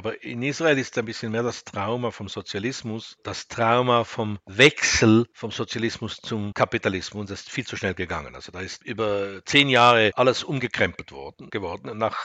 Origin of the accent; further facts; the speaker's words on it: Zurich, Switzerland; ich komme aus Zürich.